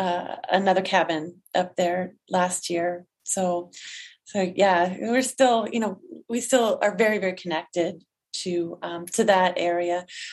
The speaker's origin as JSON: {"language": "English", "region": "Pennsylvania", "country": "United States", "tie": "born or raised there", "also_born_or_lived": "Quebec, Canada", "said": "I mean, I grew up in Pennsylvania as well, you know, but it didn't have like the same energy, or, you know, like it didn't really feel like home where Quebec did."}